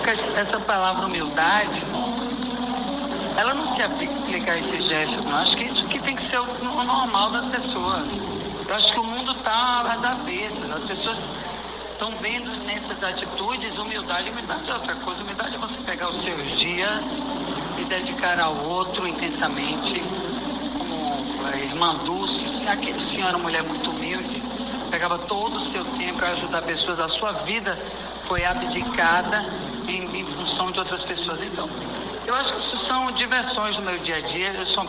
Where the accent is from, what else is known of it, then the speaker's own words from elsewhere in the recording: Juazeiro, Bahia, Brazil; porque eu sou uma mulher do interior também, sou de Juazeiro.